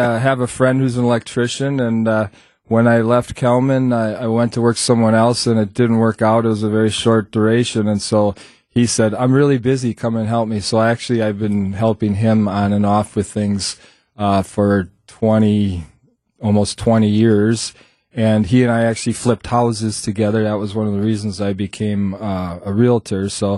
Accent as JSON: {"language": "English", "town": "Milwaukee", "region": "Wisconsin", "country": "United States", "tie": "born or raised there", "said": "I was born in Milwaukee, raised in Milwaukee."}